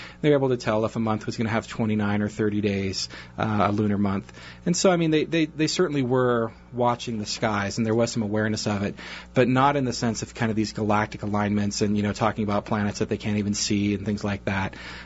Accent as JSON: {"language": "English", "region": "California", "country": "United States", "said": "Thank you. I'm a Californian, so."}